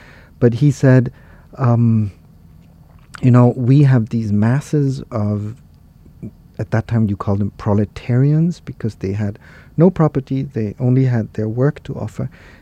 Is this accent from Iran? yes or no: no; Austria; I grew up in Austria, and I was half an hour away by car from the Iron Curtain.